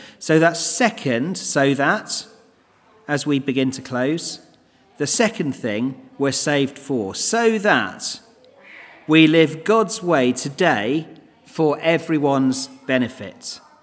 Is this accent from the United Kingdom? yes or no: yes; England, United Kingdom; We're English, we don't often smile even when we are incredibly happy.